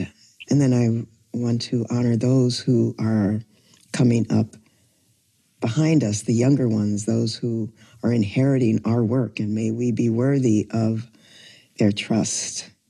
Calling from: Oakland, California, United States; I am calling in from Oakland, is the Ohlone land originally.

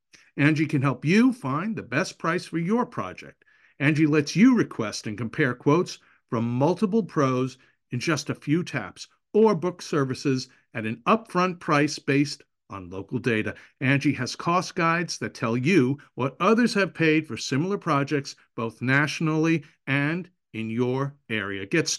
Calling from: Milford, Connecticut, United States; I'm talking from Milford, Connecticut, where we have like minus 3 degrees here.

